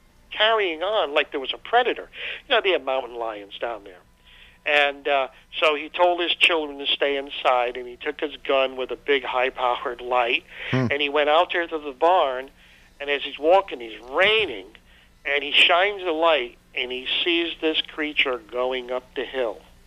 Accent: New York, United States; accent: New York; And, I was from New York at the time, you know, and I still had the New York accent.

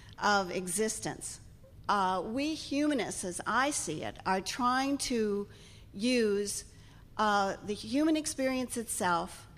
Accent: Naperville, Illinois, United States; I'm from Naperville, Illinois, humanist west of Chicago.

